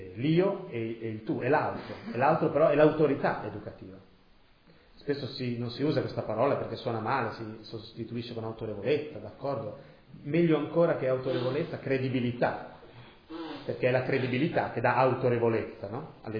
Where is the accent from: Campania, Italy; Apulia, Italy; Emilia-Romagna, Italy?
Emilia-Romagna, Italy; Cesena; Io sono romagnolo di origine, di Cesena.